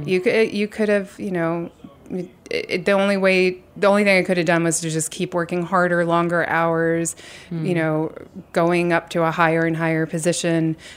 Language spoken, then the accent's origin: English; New York City, New York, United States; born there; I was born on Bleecker Street.